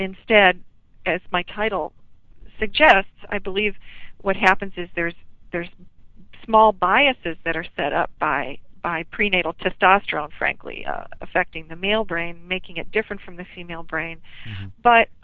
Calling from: Lake Bluff, Illinois, United States; I live actually in Lake Bluff, which is straight north, pretty far, about 30 miles or so.

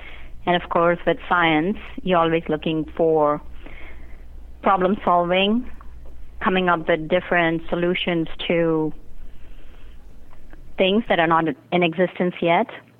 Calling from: Raleigh-Durham, North Carolina, United States; I'm calling from North Carolina.

